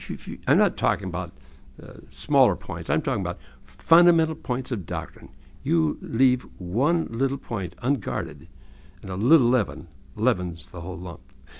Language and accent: English; Hinckley, Minnesota, United States; but I'm from Hinckley, Minnesota, and still, what does that mean?